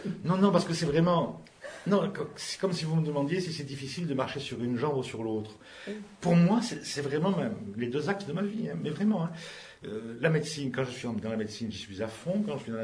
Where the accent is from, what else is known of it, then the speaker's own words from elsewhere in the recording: Tarbes, Occitanie, France; born there; Je suis né à Tarbes, donc il m'a amené dans des concerts à Tarbes qui étaient des concerts de musique classique puisqu'il aimait ça.